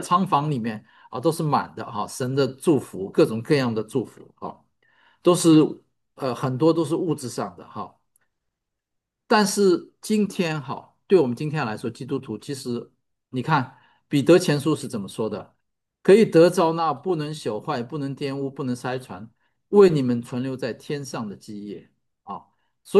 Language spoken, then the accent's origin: Chinese; China; now in United States; 我们中国人我们中国人大家都知道叫五子登科